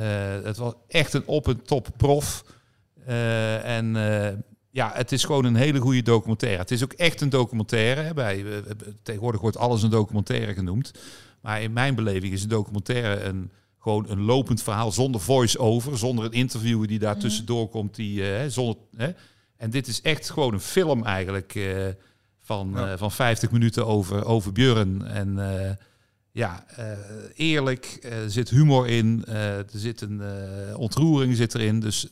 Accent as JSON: {"language": "Dutch", "region": "North Brabant", "country": "Netherlands", "said": "ik werkte in het Gooi in Hilversum. Dat was gewoon van, ik was Brabant"}